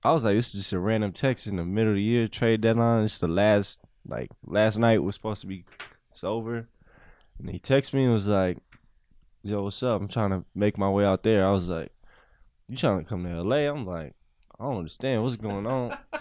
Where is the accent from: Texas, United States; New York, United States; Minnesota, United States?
Texas, United States; San Antonio; Bro. You know I'm from San Antonio, bro.